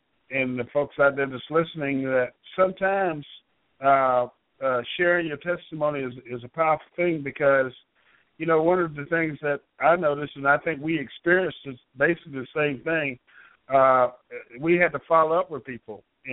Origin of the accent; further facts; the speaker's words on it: North Carolina, United States; now in Myrtle Beach, United States; I'm in Myrtle Beach, South Carolina, but I'm from North Carolina.